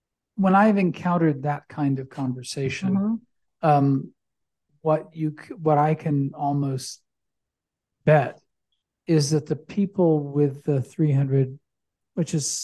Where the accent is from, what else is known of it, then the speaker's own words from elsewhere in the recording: Missouri, United States; I grew up in Missouri.